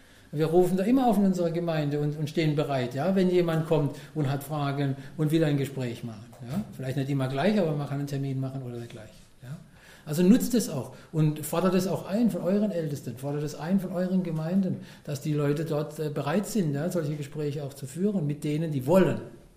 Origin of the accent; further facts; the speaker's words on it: Karlsruhe, Baden-Württemberg, Germany; ich komme aus Karlsruhe, da hat 300.000 Einwohner